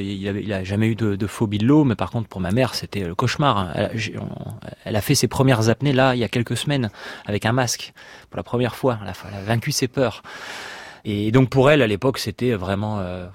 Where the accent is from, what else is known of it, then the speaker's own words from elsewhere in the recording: Nice, Provence-Alpes-Côte d'Azur, France; J'ai grandi à Nice, donc au bord de la Méditerranée.